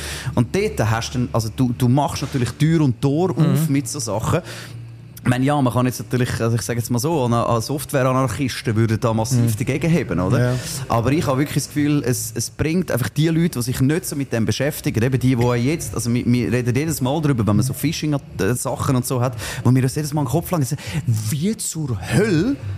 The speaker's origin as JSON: {"language": "German", "country": "Switzerland", "said": "wir als Schweizer, die das Sideloading nicht haben"}